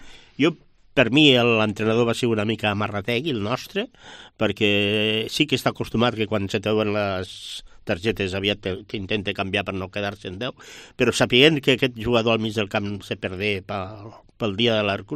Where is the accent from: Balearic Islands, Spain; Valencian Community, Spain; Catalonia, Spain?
Catalonia, Spain; Lleida; soc de Lleida.